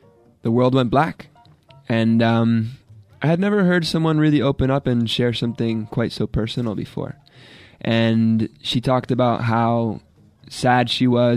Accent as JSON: {"language": "English", "region": "New York", "country": "United States", "said": "I'm from Lower Manhattan in New York, New York."}